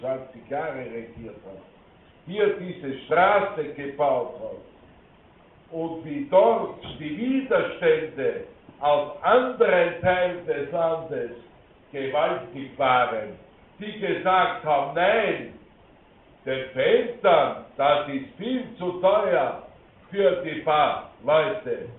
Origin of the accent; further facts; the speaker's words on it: Upper Austria, Austria; in meinem Heimatbundesland Bad, also Oberösterreich, in Bad Ehrenfelden.